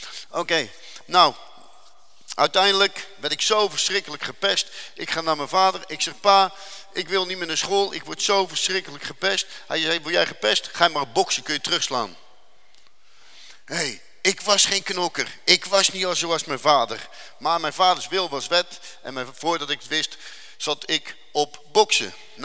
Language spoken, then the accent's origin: Dutch; Rotterdam, South Holland, Netherlands; Nou, ik kom niet zomaar van Rotterdam, ik kom van de Kaap. En Katendrecht was vroeger de beruchtste wijk van Nederland.